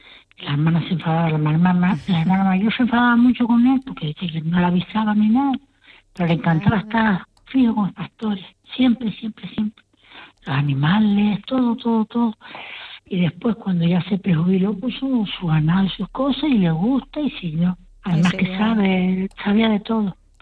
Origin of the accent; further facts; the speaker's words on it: Telde, Canary Islands, Spain; born there; porque nacimos ahí en San Gregorio, teníamos un solar en la parte de atrás